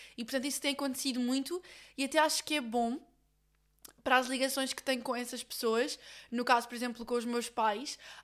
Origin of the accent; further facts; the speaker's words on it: Lisbon, Portugal; olha, eu sou de Portugal, se quiserem ficar com o meu número, tipo, perguntarem alguma coisa quando forem, sou de Lisboa